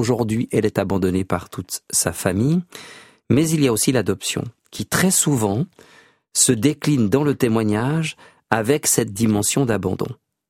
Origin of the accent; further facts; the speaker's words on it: Switzerland; ce qu'on appelle chez nous en Suisse l'enfance volée